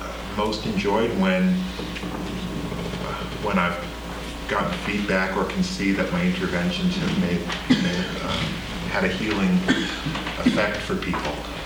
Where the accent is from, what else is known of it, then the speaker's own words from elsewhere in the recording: Portland, United States; I'm from Portland